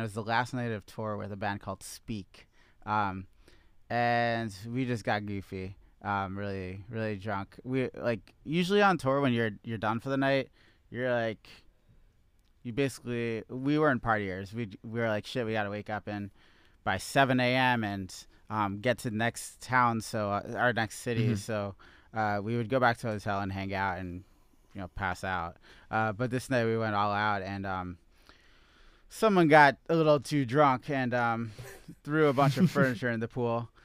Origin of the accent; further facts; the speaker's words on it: New Jersey, United States; now in New York, United States; Well, I grew up in New Jersey, so New York was I've been coming to the city since I was a little kid